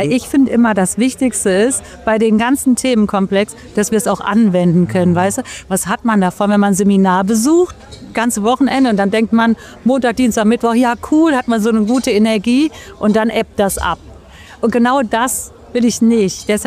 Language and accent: German; Bonn, North Rhine-Westphalia, Germany; born there; Aber geboren bin ich in Bonn und da lebe ich ja auch immer noch. Und meine Freunde, ich bin so deutsch, wie man nur deutsch sein kann.